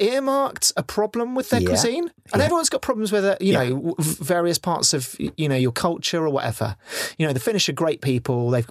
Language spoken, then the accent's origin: English; England, United Kingdom; And I'm speaking as an English person, and I'm fully aware that our food is absolute shite.